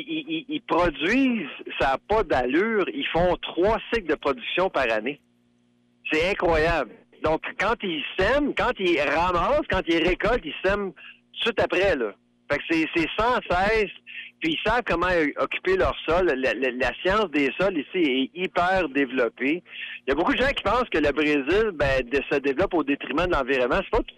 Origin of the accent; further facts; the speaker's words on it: Canada; en tant que Canadien, je suis seul Canadien sur le programme là pour donner une conférence ici.